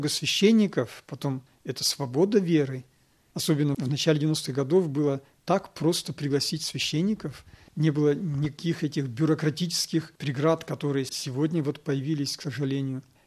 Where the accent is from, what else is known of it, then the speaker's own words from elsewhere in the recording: Karaganda, Karaganda Region, Kazakhstan; Я сам родом из Караганды, в Казахстане.